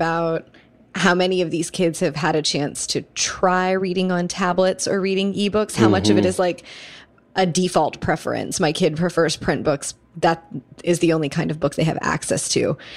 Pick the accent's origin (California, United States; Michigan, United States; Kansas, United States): Kansas, United States; I did that growing up in Kansas.